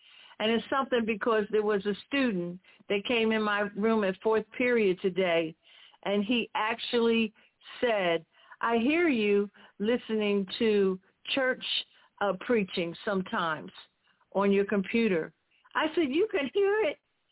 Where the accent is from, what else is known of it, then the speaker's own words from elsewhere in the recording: Philadelphia, Pennsylvania, United States; Bishop Sylvester and I went to elementary school together. We're from Philly.